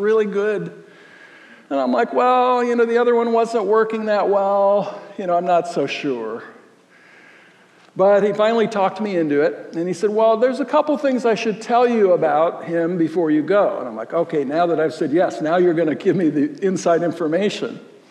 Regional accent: Florida, United States; I grew up in Florida, in southern Florida, we always got into trouble, and we said it because there was nothing to do.

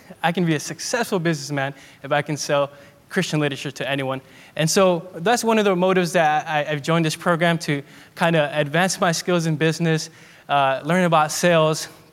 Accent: Peru; now in United States; I was born in Peru.

